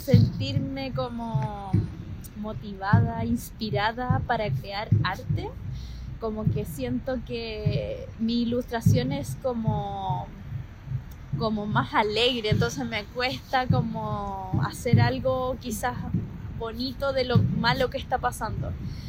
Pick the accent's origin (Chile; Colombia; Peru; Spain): Chile; moved away as an adult; now in Helsinki, Finland; chilena, y vine hace 5 años y medio a vivir acá a Helsinki.